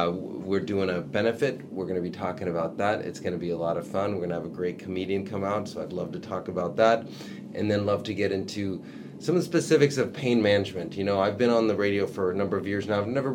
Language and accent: English; Irvine, California, United States; And I grew up in Irvine for my schooling years. And I grew up with a lot of Iranian Persian people.